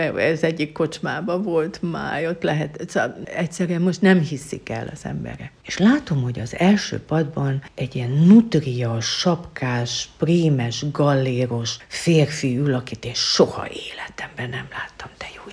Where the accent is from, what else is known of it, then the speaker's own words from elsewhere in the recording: Mureș County, Romania; én teljes egészében mezőségi vagyok, mert édesanyám pusztakamarási, édesapám melegföldvári, csak hogy a nyárat mentén nőttem fel, de úgy ez úgy visszajött a mezőség.